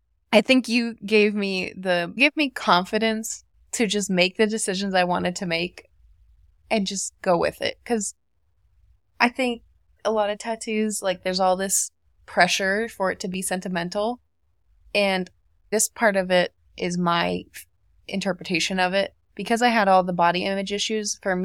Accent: Monterey, California, United States; And I grew up in Monterey, and there was a lot of jellyfish.

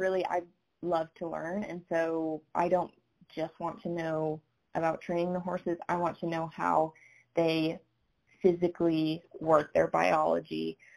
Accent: Minnesota, United States; now in Ohio, United States; So growing up in Minnesota, The equine industry is there

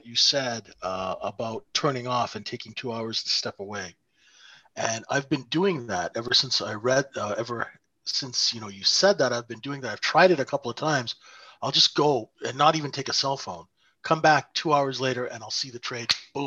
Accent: Canada; even though I'm a Canadian and I was nowhere near it

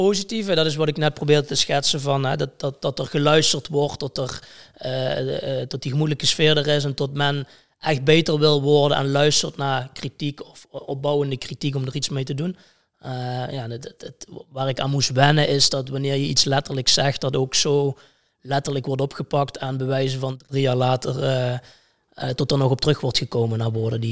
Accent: Sittard, Limburg, Netherlands; Dus we stonden op de Markt in Sittard, waar ik ben opgegroeid.

